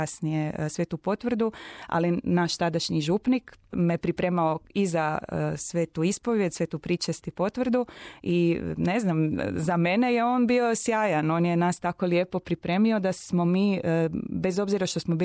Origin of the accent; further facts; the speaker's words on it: Mali Lošinj, Primorje-Gorski Kotar County, Croatia; Rođena sam u Malom Lošinju, tamo sam odrasla u sedmeročlanoj obitelji, dakle ja sam najstarija od petero djece